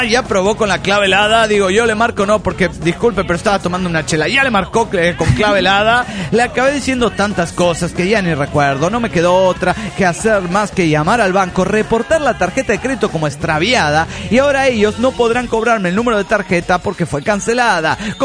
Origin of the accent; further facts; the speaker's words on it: Culiacán, Sinaloa, Mexico; de Culiacán, Sinaloa, México.